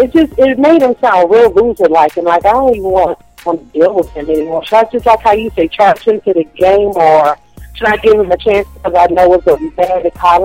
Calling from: Chicago, Illinois, United States; I'm calling from Chicago.

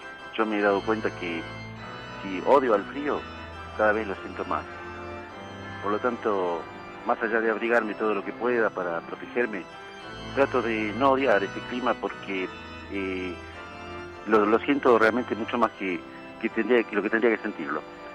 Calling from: San Martín, Buenos Aires Province, Argentina; de San Martín, Buenos Aires.

